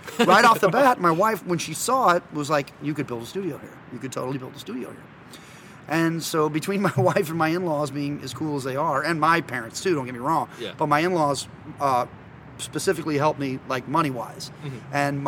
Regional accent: Afton, United States; I'm actually back where I grew up. I grew up in Afton.

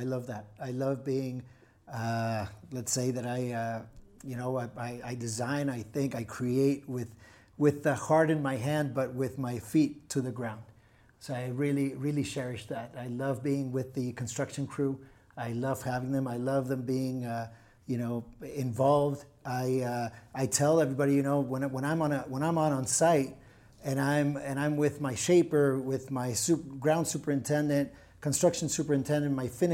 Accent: Tijuana, Baja California, Mexico; because growing up in Tijuana is not easy.

